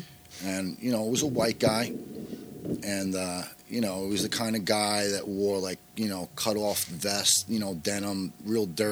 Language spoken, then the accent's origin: English; Queens, New York, United States; Originally, I'm from Jackson Heights, Queens.